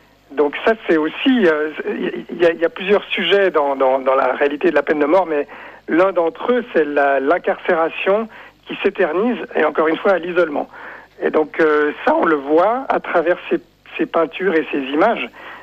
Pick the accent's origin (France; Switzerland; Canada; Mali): Switzerland; On s'attendait un peu en tant que Suisse à se faire lancer quand même des tomates dessus